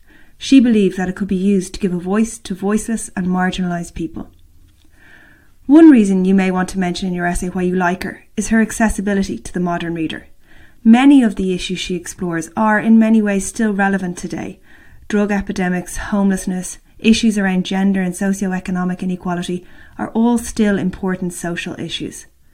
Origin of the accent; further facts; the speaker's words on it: Dublin, Leinster, Ireland; I'm an English teacher from Dublin, and I've been teaching Leaving Cert English for over 15 years